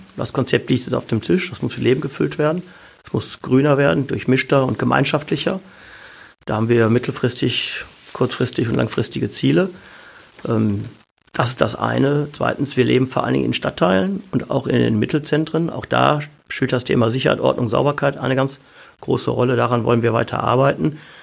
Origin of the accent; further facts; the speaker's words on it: Essen, North Rhine-Westphalia, Germany; Oberbürgermeister meiner Heimatstadt Essen sein zu dürfen.